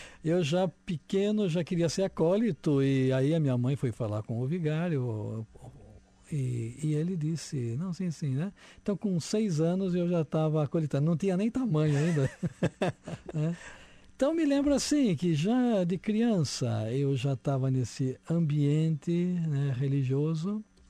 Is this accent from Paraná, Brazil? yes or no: no; Santa Bárbara, São Paulo, Brazil; born there; nasci em São Paulo, no interior de São Paulo. É uma cidade que se chama Santa Bárbara, a 140 quilômetros da cidade de São Paulo. E ali eu nasci, os meus pais, pai de origem portuguesa, né … mãe de origem italiana.